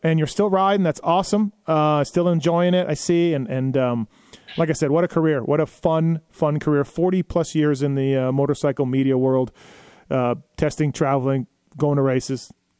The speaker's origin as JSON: {"language": "English", "country": "Canada", "tie": "born or raised there", "said": "I grew up in Canada, you know, snowbound for 5 months of the year"}